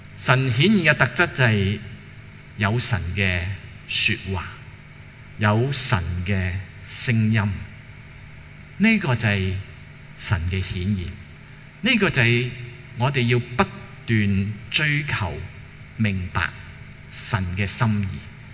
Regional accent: Hong Kong; 或者几时香港我们香港人的生活才可以回到一个叫做比较好像以前正常一点

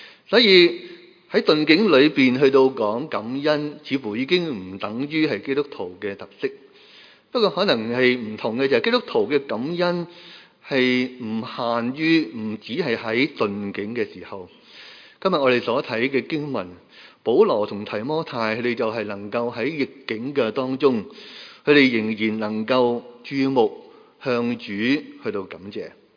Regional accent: Hong Kong

